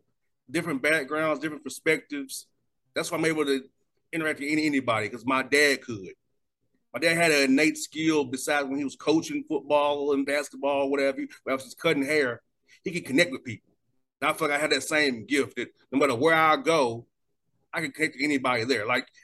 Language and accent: English; Atlanta, Georgia, United States; You know, you're a guy from Pittsburgh. I'm a guy from Atlanta.